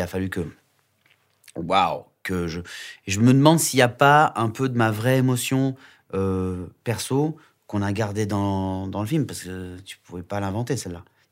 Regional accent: Réunion, France; moi, je suis réunionnais et donc on a maté beaucoup de films de Bruce Lee quand j'étais petit.

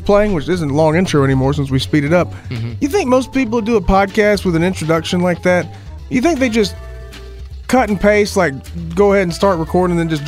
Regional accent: New York City, New York, United States; I'm telling you, if you've spent, man, I'm from New York. I know.

